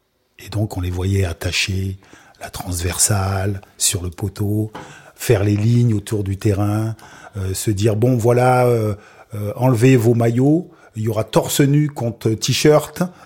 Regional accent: Anse-Bertrand, Guadeloupe; Disons que je n'avais pas tellement le choix, parce que j'ai grandi à Anse-Bertrand.

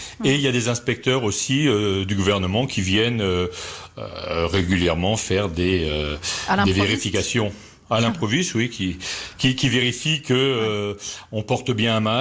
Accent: France; En tant que Français, on a toujours un esprit un petit peu rebelle

